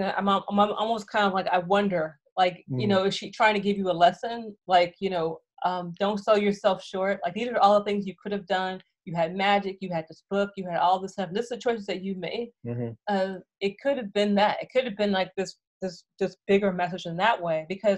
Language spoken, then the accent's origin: English; Hollywood, California, United States; I'm from Hollywood, California, just to kind of make sense of that.